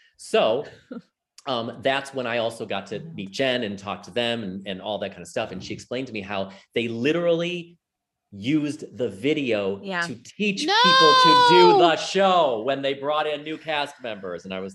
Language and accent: English; Chicago, Illinois, United States; I mean, I'm from Chicago. I got my equity card in Chicago at Drury Lane, Oakbrook.